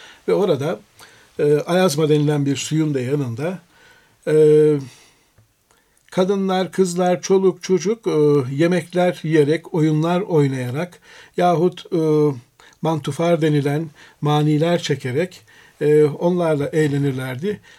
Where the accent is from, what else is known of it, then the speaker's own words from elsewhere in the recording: Aegean Region, Turkey; Ben Ege'liyim, Kuzey Ege'de Nevruz demeyiz biz mesela, Mart 9'u deriz. Mart 9'u. Mart 9'unda benim ailem Mübadil, Midilli'den Türkiye'ye geldiler.